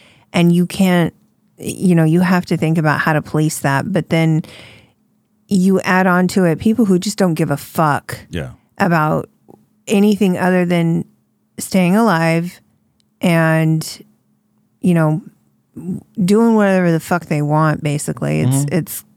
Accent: California, United States; Because being from California, you hear all about it.

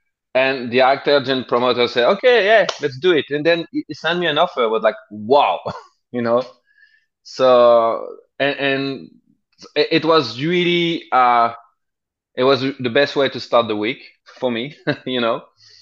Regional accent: France; moved away as an adult; now in Brussels, Belgium; I'm French. I was born and raised in France, and I arrived in Brussels in Belgium 23 years ago. I came first for studies, and then I decided to stay. So I also grew up with the Belgian music scene.

